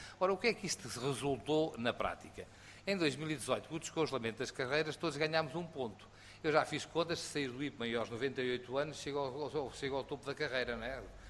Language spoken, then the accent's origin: Portuguese; Portugal; eu sou português, o capitão em Portugal vale tanto como general na Espanha ou na Bélgica.